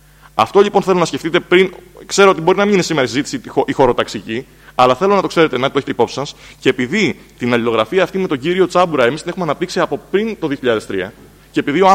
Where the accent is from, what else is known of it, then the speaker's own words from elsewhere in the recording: Sikia, Crete, Greece; Εγώ δεν έχω καταγωγή από την Ήτανο, είμαι από τους Παπαγιαννάδες, είμαι από τη Σικιά, από το πατέρα μου το χωριό.